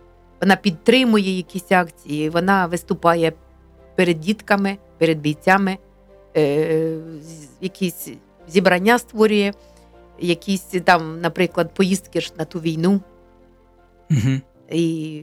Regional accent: Cherkasy Oblast, Ukraine; now in Kyiv, Ukraine; Я вже була киянкою, і бо я родом з Черкащини.

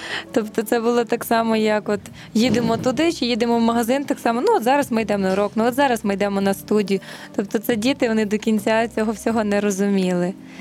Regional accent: Rovantsi, Volyn Oblast, Ukraine; я сама з Рованець

